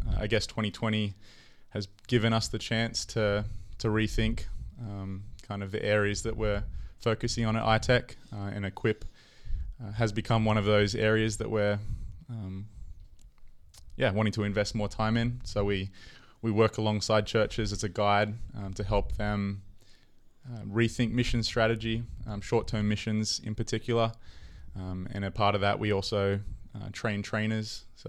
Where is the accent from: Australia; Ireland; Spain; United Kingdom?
Australia; now in United States; living in Dunellen, Florida with my lovely wife, Ashley, and our son, Tim. If you can't tell by my accent, I'm not from around here. I grew up in Australia